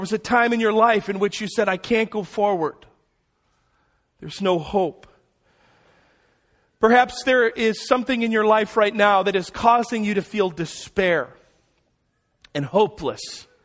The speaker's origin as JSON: {"language": "English", "region": "Louisiana", "country": "United States", "tie": "born or raised there", "also_born_or_lived": "Chicago", "said": "I remember when I was about 7, I moved from Chicago to Louisiana, and I learned how to say y'all."}